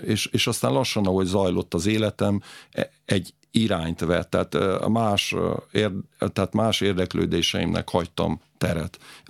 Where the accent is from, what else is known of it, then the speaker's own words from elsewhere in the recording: Great Hungarian Plain, Hungary; Én pedig az Alföldön nőttem föl.